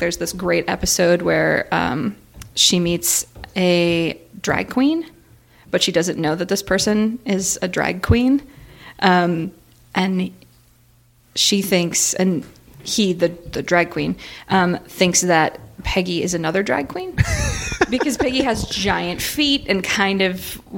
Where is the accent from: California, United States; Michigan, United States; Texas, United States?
Michigan, United States; Ann Arbor; So here's the truth. I come from Ann Arbor, Michigan, where there are fairy doors.